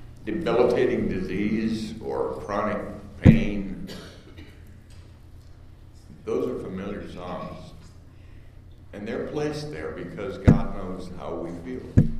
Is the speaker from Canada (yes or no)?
yes; Canada; born there; I was born in Canada, went to school at Fried Harlan College, a long way from home, and back in Henderson, Tennessee